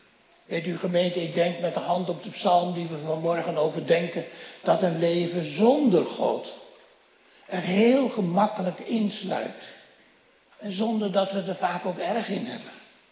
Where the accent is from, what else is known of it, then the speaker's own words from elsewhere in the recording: Gelderland, Netherlands; Ja, dat was bij ons op de Veluwe was dat ook zo.